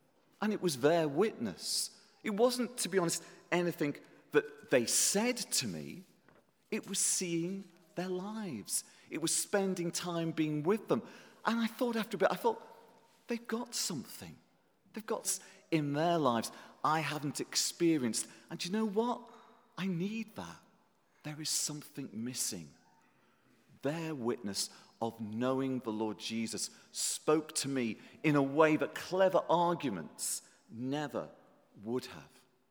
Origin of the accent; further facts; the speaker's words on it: Liverpool, North West England, United Kingdom; As I've already said, I come from Liverpool and we're very good at arguing.